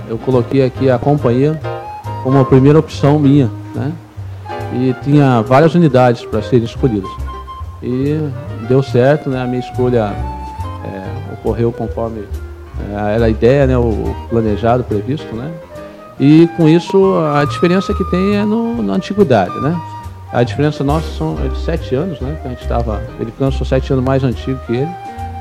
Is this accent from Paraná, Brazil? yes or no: yes; Venceslau Brás, Paraná, Brazil; eu nasci no Paraná, numa cidadezinha lá do Paraná que chama-se Venceslau Brás, uma cidade bem pequena, tem 22 mil habitantes, hoje tem 22 mil, né?